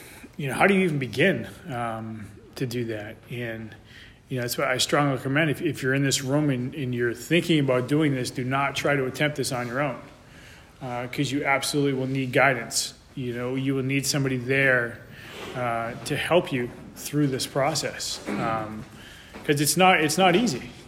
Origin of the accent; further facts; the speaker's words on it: New Hampshire, United States; now in Cape Cod, United States; When I'm originally from New Hampshire, when I came down to when I came to the Cape